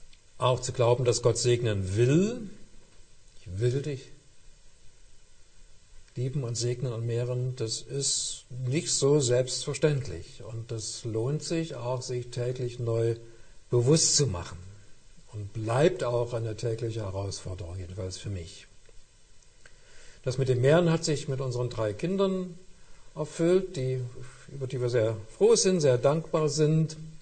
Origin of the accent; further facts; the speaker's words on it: Leipzig, Saxony, Germany; born there; Ich bin ja in Leipzig geboren worden, das ist schon eine Weile her. Mein Vater stammt auch von dort.